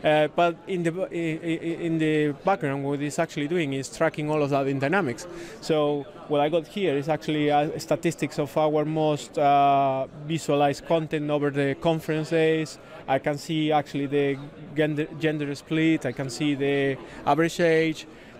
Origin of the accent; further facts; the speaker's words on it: Spain; now in United Kingdom; I'm originally from Spain, but living in the UK, so I help with the communities there whenever I have some spare time.